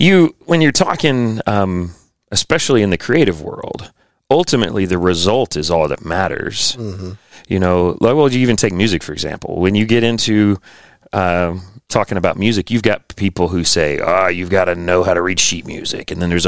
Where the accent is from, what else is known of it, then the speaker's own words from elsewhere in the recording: Roanoke, Virginia, United States; also born or lived in Massachusetts; So I split my childhood between Virginia and Massachusetts.